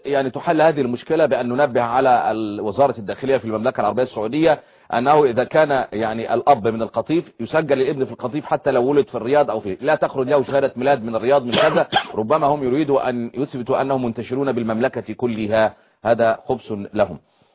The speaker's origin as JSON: {"language": "Arabic", "country": "Egypt", "said": "يا اخي بس عندنا في مصر بيقول لك خدوهم بالصوت"}